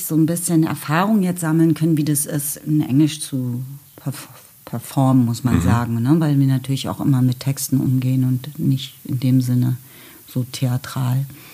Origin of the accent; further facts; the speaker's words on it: West Germany, Germany; ich sage, ich komme aus dem Westen